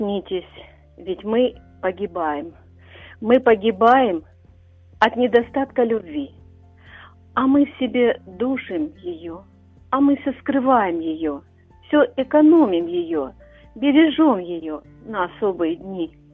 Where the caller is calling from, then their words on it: Dnipro, Dnipropetrovsk Oblast, Ukraine; я з Дніпра.